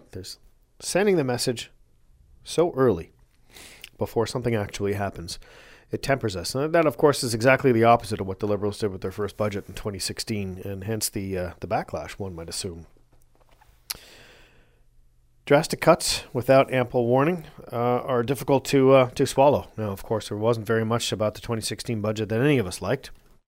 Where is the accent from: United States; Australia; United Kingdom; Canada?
Canada; Newfoundland and Labrador; Born and raised in Newfoundland.